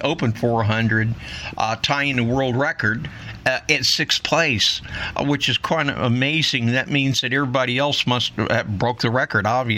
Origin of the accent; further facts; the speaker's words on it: Texas, United States; growing up in Texas, Texas Relays was it.